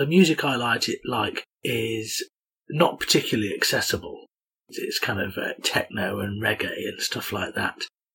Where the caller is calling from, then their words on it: York, Yorkshire and the Humber, United Kingdom; I'm speaking from York in the UK.